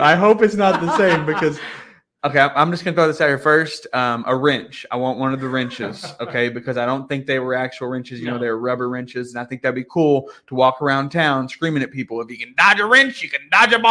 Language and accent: English; Arkansas, United States; I watched it because I'm from Arkansas. I live in Arkansas.